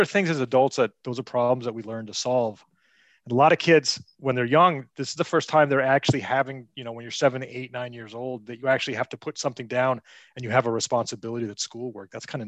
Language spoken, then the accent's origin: English; Northeast, United States; also born or lived in Portland, Maine; now in Florida, United States; I'm living in Florida now, but I'm from the Northeast. I was living in Maine.